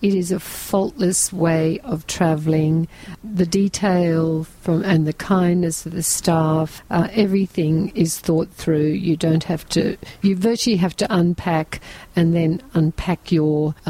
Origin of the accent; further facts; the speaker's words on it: Queensland, Australia; I am from Queensland, Australia.